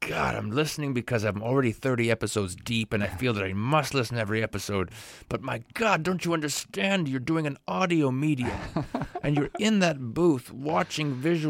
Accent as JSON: {"language": "English", "town": "Victoria", "region": "British Columbia", "country": "Canada", "tie": "born or raised there", "also_born_or_lived": "Calgary", "said": "I remember when I was a kid and I moved to Victoria from Calgary when I was like 6 or 7 years old, I remember exploring my new neighborhood"}